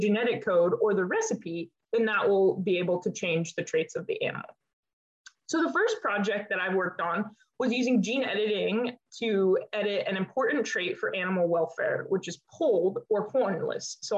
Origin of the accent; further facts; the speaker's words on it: Nebraska, United States; now in Davis, United States; I'm originally from Nebraska, which is part of the Great Plains in the center of the United States. And here I grew up helping my family build and grow our first generation Angus cattle ranch.